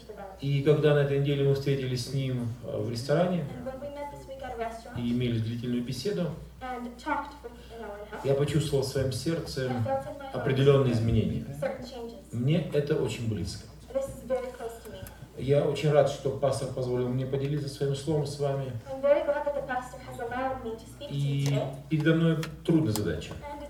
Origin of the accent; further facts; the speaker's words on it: Siberia, Russia; Мы из Сибири.